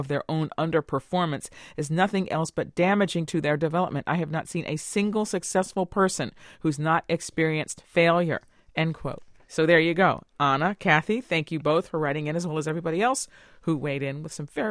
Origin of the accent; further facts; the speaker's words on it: Bulgaria; I grew up in Bulgaria, where we played dodgeball every day in recess and after school.